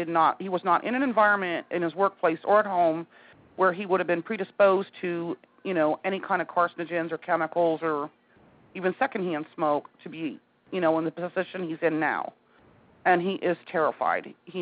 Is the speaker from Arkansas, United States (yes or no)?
no; Morristown, New York, United States; I am from the Morristown, St. Lawrence County area of New York State. I'm in between the St. Lawrence River and the Black Lake.